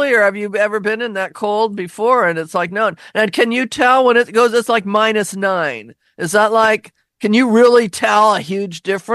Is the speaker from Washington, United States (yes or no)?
yes; Seattle, Washington, United States; That reminds me when I was growing up in Seattle, I grew up in Laurelhurst, we're behind the University of Washington.